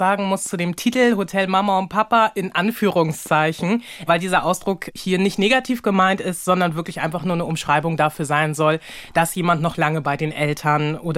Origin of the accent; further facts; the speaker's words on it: Hamburg, Germany; hier bei uns in Hamburg, wo ich selber ja auch wohne, groß geworden bin.